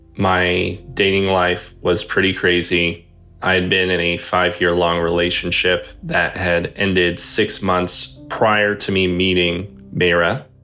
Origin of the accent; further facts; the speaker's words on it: Los Angeles, California, United States; I'm 28. I'm from Los Angeles